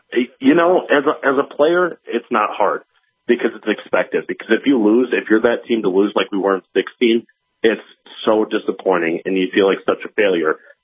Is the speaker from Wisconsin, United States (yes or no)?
yes; Milwaukee, Wisconsin, United States; also born or lived in Mukwonago; You know, so the town was called Miguanago. I grew up in Milwaukee in my younger life.